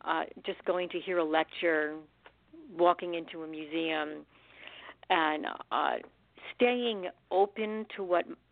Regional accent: Newark, New Jersey, United States; And growing up in Newark in New Jersey, I was taking the bus at the age of eight by myself.

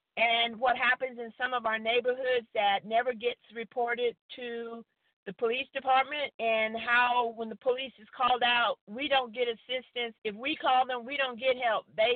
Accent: Grand Prairie, Texas, United States; I'm from Grand Prairie, Texas.

